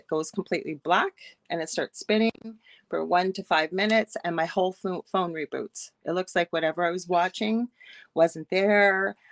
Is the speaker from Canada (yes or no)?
yes; Canada; I'm the host of the Angel Rock here. I'm Canadian.